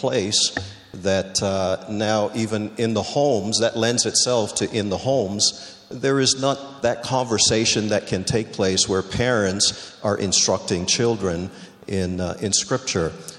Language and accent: English; Belize; now in Toronto, Canada; I did not have the privilege of growing up in Canada. I'm originally from Belize in Central America